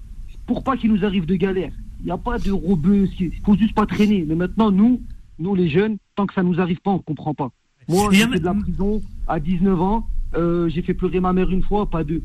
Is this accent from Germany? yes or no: no; Chalon-sur-Saône, Bourgogne-Franche-Comté, France; born there; now in Grenoble, France; Bah, je suis né à Chalon-sur-Saône, moi.